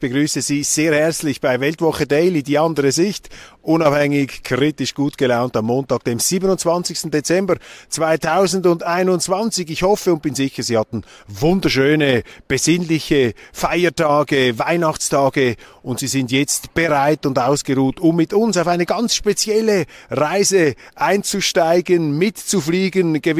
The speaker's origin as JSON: {"language": "German", "region": "Zurich", "country": "Switzerland", "said": "Wir sind Zürcher, das heißt nobody is perfect"}